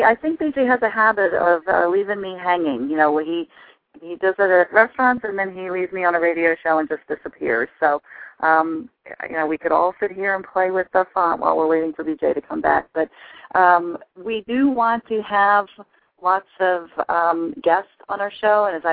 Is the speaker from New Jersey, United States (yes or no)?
yes; New Jersey, United States; and I'm from New Jersey, so I say you guys